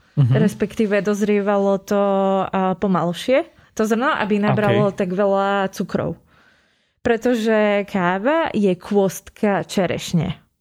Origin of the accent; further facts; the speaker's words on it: Veľké Kozmálovce, Nitra Region, Slovakia; Ja pochádzam z Veľkých Kozmaloviec, to je pri Loviciach okres Nitra. Takže tak, študovala som v Bystrici.